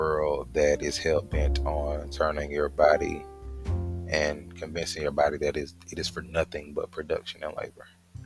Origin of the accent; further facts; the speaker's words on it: United States; me as an American, I'm aware, because I'm an international citizen, most of my family is not in America